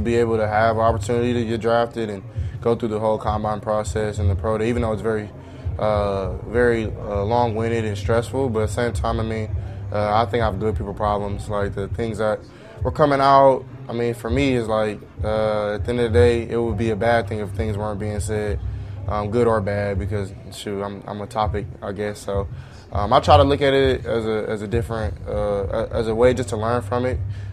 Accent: Texas, United States; I mean, everything happens for a reason, and I'm a Texan, so it really didn't matter anyway.

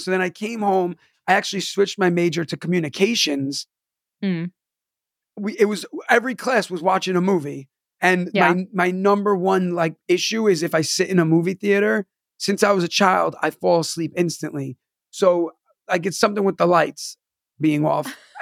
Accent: New York, United States; I cursed because like I'm from New York and like, I don't know if I could curse on here

